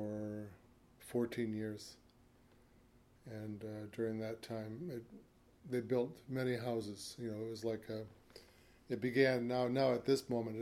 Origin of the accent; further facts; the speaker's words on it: Michigan, United States; I was born in Detroit, and we moved just 2 hours north of the city shortly afterwards.